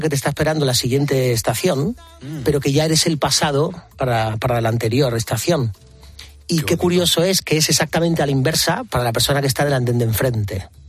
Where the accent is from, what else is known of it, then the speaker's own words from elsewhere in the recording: Andalusia, Spain; now in Madrid, Spain; Yo soy un malagueño adoptado por Madrid. Ahora ya contando años, llevo más años viviendo en esta ciudad que años tenía cuando me fui de la mía. Aunque sí que es verdad que tengo mi casita en mi tierra malagueña